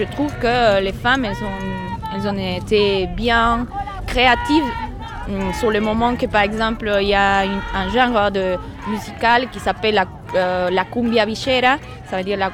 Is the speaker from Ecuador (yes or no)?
yes; Ecuador; also born or lived in Argentina; je viens de l'Équateur.